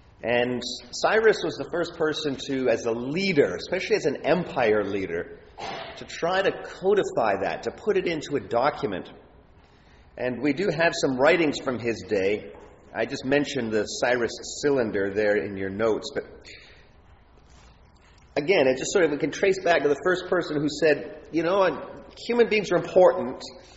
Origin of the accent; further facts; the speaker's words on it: Canada; In Canada, we lack those things. To be Canadian is almost secondary.